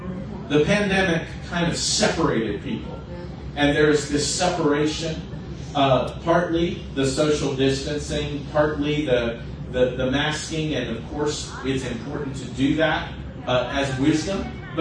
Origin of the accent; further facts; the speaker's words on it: West Palm Beach, Florida, United States; I remember there was a story when I was growing up in West Palm Beach, Florida.